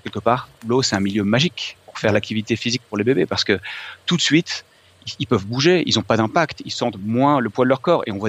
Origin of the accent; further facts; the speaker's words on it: Lille, Hauts-de-France, France; also born or lived in Geneva, Switzerland; now in Barcelona, Spain; Donc, moi, j'habite Barcelone depuis 10 ans.